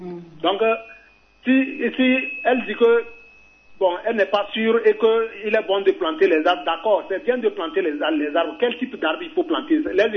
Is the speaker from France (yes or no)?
no; Sanda Kabanda, DR Congo; moi, je suis natif de Sanda Kabanda. Et dans notre village, dans les années 87